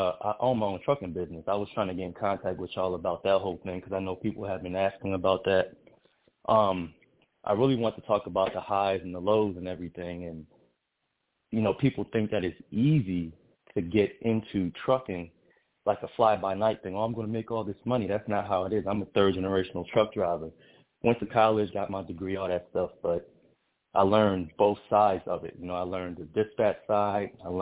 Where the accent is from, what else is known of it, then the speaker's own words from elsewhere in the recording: Bahamas; No. I'm actually Bahamian from the Bahamas.